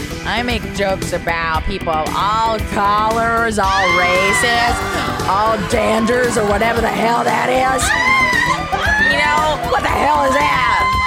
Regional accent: Chicago, Illinois, United States; because I am originally from Chicago and from that scene.

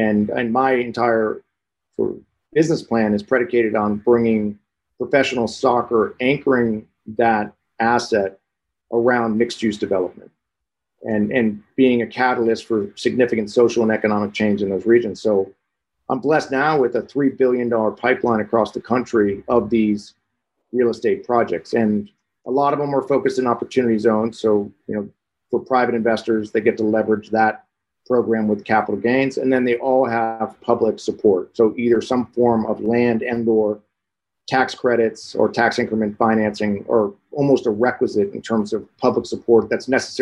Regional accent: New York City, New York, United States; now in San Francisco, United States; We both ended up in San Francisco. Kind of, I think growing up in New York City, we neither one of us wanted to go work on Wall Street.

